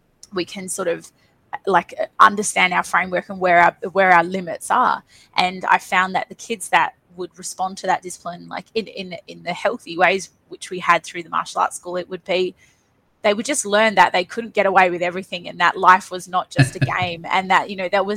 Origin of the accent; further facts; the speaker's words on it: Perth, Western Australia, Australia; we eventually moved back down to Perth because they didn't really want us growing up in such a small country town. So from there, we grew up in Perth